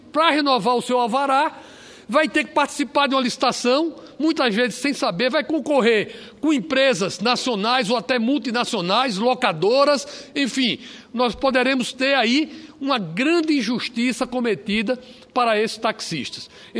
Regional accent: Pernambuco, Brazil; Vossa Excelência, como cearense e eu como pernambucano, nós fomos criados, embalados ao som

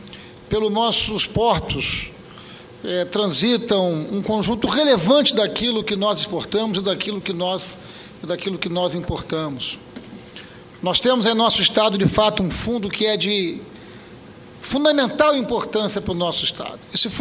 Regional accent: Espírito Santo, Brazil; primeiro eu quero me manifestar como capixaba

